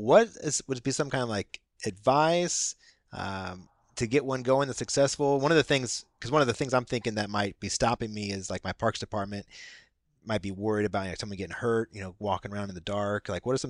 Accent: Indianapolis, Indiana, United States; now in California, United States; So, I mentioned before, I grew up in Indianapolis. I'm in California now

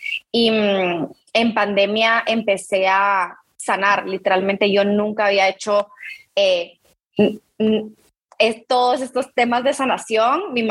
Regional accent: Guatemala; yo soy de Guate

